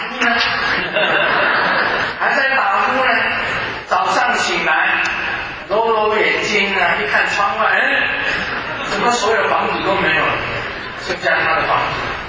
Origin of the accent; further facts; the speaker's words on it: Taiwan; 我以前回台湾，我住了三年半，我是台湾人